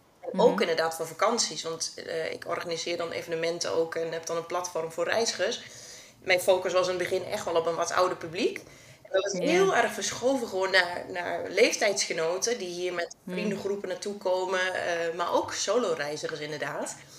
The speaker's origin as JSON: {"language": "Dutch", "region": "East Netherlands", "country": "Netherlands", "said": "Nederland kom ik uit het oosten. Misschien hoor je dat niet aan mijn accent. Nederlandse luisteraars zullen het wel, denk ik, meteen horen."}